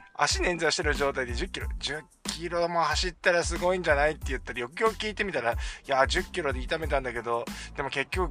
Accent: Kujūkuri, Chiba, Japan; 僕ほら九十九里の方のさ出身なんですよね。九十九里浜ってあるじゃないですか、千葉県にね。九十九里浜ですよね、外房とか言われてるところですよね。

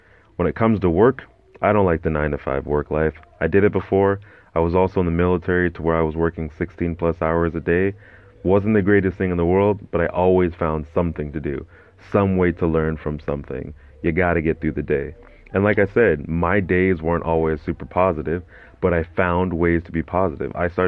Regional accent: Japan; when I was growing up in Japan.

